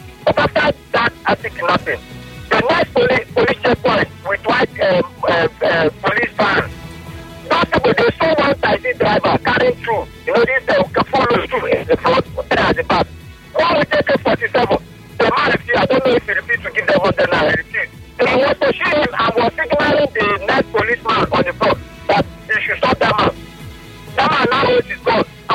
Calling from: Rumuolumeni, Rivers, Nigeria; I'm calling you from Rumo Lumini.

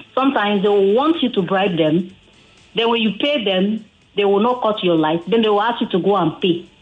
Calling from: Igando, Lagos, Nigeria; I'm calling from Igondo, precisely.

